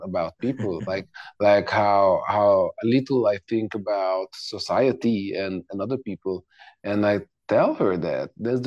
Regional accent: Budapest, Hungary; English is a second language; Growing up in Budapest, in Central Eastern Europe, but it's culturally it's Eastern Europe.

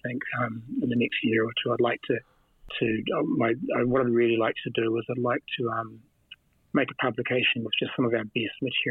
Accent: Wellington, New Zealand; now in Taichung, Taiwan; we grew up in Wellington, New Zealand. You know, we didn't grow up in New York, Los Angeles, or Berlin, or London, or, you know, we were in Wellington and New Zealand, and then we moved to Taichung City, Taiwan.

